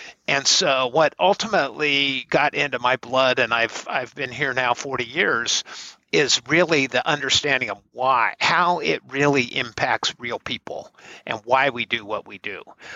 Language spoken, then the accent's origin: English; Wyoming, United States; moved away as an adult; I came from Wyoming, fresh out of college. RTI was my first job.